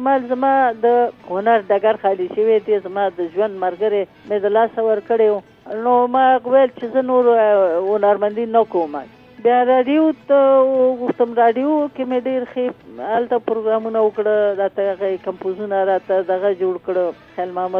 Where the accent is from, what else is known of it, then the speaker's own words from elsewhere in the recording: Afghanistan; moved away; هغه ټایم باندې چې زه د افغانستان نه رالم تقریبا یو درې میاشتې خو زه په پیښور کې وم